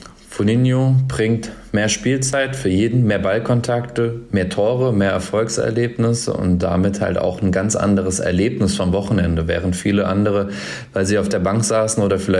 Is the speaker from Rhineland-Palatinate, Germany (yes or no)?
yes; Mainz, Rhineland-Palatinate, Germany; Ich komme ja aus Mainz, also der Südwestdeutsche Fußballverband ist mein Heimatverband.